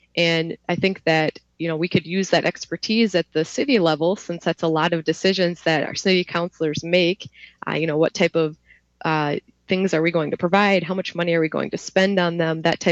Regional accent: India; born there; I am a person of color. I was adopted from India, and I'm used to feeling something, a lot of those feelings

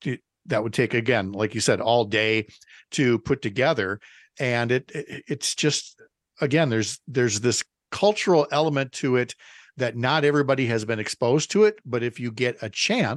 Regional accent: St. Paul, Minnesota, United States; where I was growing up in St. Paul.

